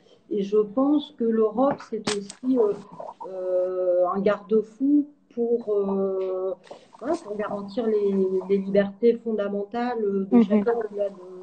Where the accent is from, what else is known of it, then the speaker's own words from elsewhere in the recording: France; Je suis française et européenne. Je suis extrêmement attachée à l'Europe.